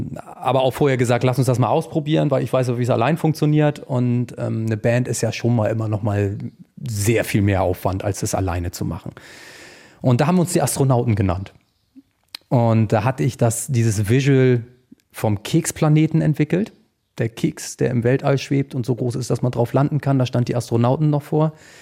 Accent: Stein, Schleswig-Holstein, Germany; Ich komme aus Stein, kleiner Ort neben La Bö.

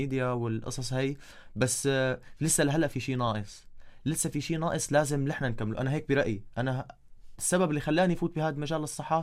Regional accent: Syria; وأنا كوني سوري وأكتر شيء هلأ الأزمة هي صايرة بسوريا تقريبا

